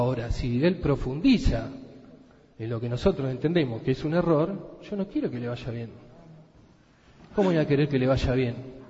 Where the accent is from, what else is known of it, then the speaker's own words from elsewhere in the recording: Argentina; como sociedad argentina